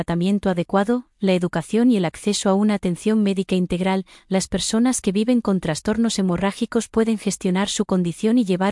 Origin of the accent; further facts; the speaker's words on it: La Puente, California, United States; como crecí, nací y crecí en La Puente, esto significa mucho para mí. Viniendo de mi ciudad natal